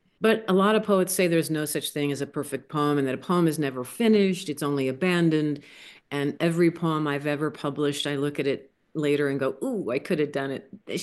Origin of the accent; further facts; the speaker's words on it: Tucson, Arizona, United States; I grew up in Tucson, the Sonoran Desert, so the desert is in my blood.